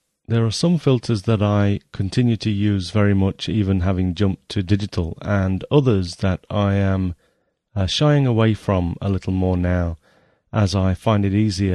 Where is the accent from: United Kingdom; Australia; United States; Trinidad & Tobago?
United Kingdom; East Midlands; was shot way back in 1992 in Nottingham, near my hometown in England.